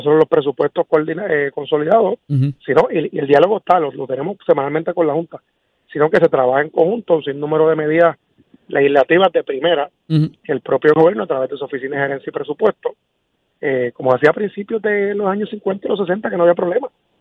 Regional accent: Puerto Rico; como ciudadano, como cristiano, como puertorriqueño

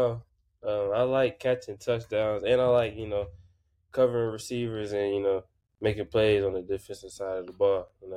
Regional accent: Houston, Texas, United States; now in Ohio, United States; I'm fortunate to be, you know, born and raised in Houston, Texas, and I moved on to Ohio where I'm at now

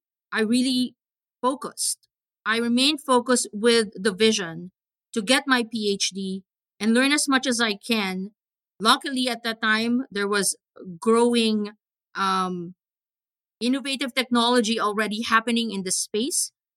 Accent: Manila, Metro Manila, Philippines; Oh, life in the Philippines was hot and full of traffic. I was born and raised in Manila.

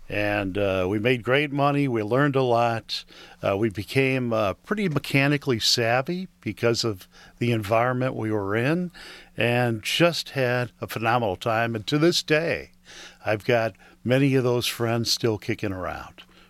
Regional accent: Birmingham, Michigan, United States; Well, growing up in Birmingham was phenomenal to me. It's just a great setting.

